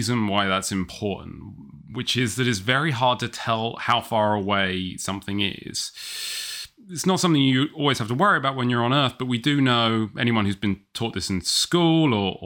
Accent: England, United Kingdom; moved away as an adult; So despite being very English and very cautious about leaving a country where I'd lived my entire life, I jumped at the chance.

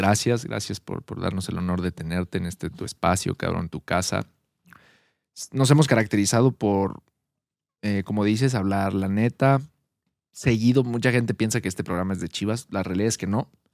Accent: Mexico City, Mexico; Mi familia se vino acá, nosotros somos paisanos, yo soy de Ciudad de México, la única ciudad en México.

